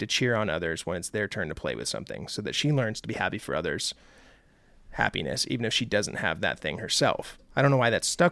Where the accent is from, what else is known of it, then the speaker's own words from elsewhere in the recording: Norway; I'm from Norway and you both have typical Norwegian names.